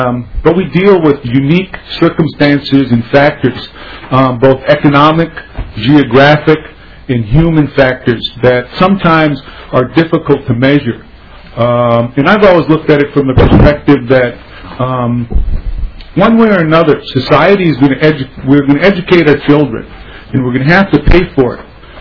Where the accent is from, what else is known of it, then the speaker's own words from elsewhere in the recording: Walker, Minnesota, United States; also born or lived in Twin Cities; and I'm originally from the Walker area, and I spent 22 years in the Twin Cities. I've always been a country boy at heart